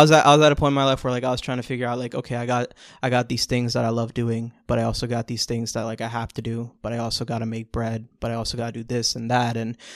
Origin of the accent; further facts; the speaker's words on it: Orlando, Florida, United States; also born or lived in New York; Like I was born in New York, but I grew up like mostly in Orlando, and I grew up with a big Spanish community